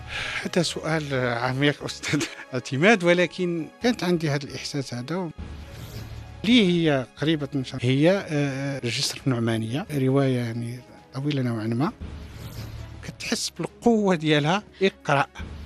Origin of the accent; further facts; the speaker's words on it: Morocco; وبالتالي كان هذا الإشكال هذا كان محطوط عندنا في المغرب.